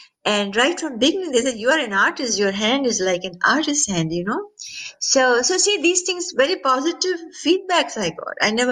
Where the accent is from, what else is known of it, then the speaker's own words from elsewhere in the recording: India; born there; And I was born in India.